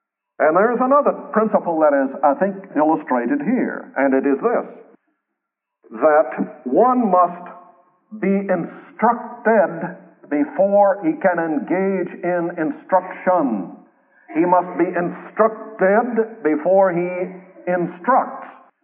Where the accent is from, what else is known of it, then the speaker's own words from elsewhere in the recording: the South, United States; My contradiction, one of them is that I'm a Southerner, but I was always a Yankee fan in baseball for many years.